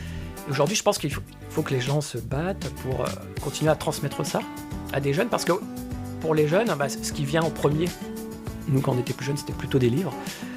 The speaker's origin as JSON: {"language": "French", "region": "northern France", "country": "France", "said": "quand j'avais 12-13 ans. Je viens du nord de la France, un milieu plutôt ouvrier à la base"}